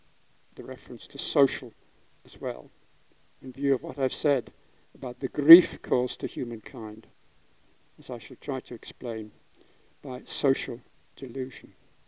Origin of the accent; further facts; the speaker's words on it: Wales, United Kingdom; I can't bear to sit down being a Welshman and given to this kind of oratory.